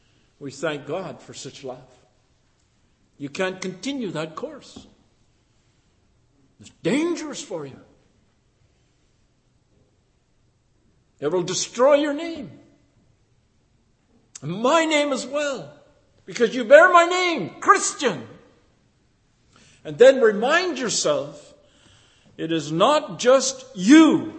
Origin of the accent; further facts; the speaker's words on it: Dryden, Ontario, Canada; I grew up in Dryden, Ontario, just in case any of you have forgotten. As a boy, I went to Albert Street Public School.